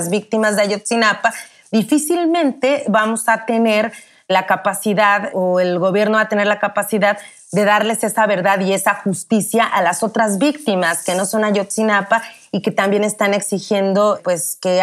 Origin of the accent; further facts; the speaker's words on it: Mexico; nos prometía como mexicanos que íbamos a saber la verdad